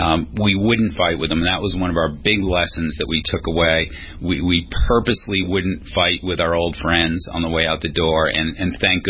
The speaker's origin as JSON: {"language": "English", "town": "Boston", "region": "Massachusetts", "country": "United States", "tie": "born or raised there", "said": "I grew up in Boston."}